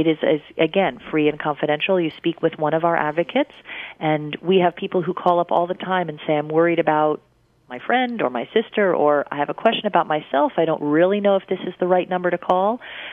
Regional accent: South West England, United Kingdom; I'm from Cornwall. I really love being embedded in the community that I live in.

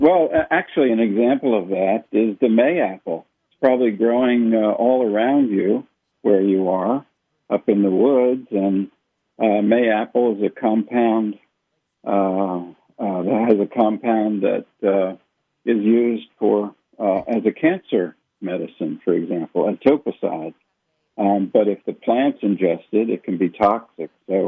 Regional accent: Wilmington, Delaware, United States; I grew up in Wilmington, Delaware, and I became enchanted with plants at about age 4, as I remember.

